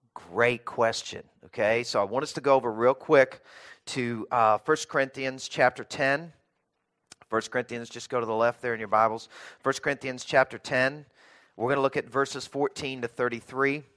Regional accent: the South, United States; I will tell you, I grew up in the South, and we had fish fries all the time.

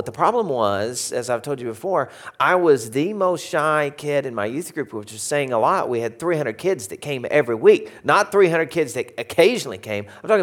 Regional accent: Arkansas, United States; It's not just because I'm from Arkansas.

